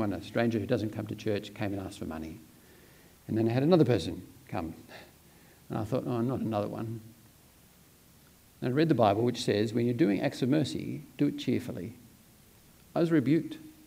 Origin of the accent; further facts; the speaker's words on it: Australia; And I, as an Australian, I am my Christian heritage from William Tyndale's work